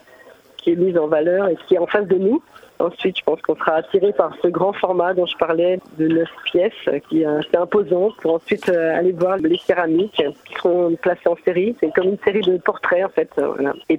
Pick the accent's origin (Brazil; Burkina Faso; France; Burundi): France; Mamers, Pays de la Loire; je suis originaire de Mamers. Je suis née là-bas, j'ai grandi là-bas et mes parents y habitent encore.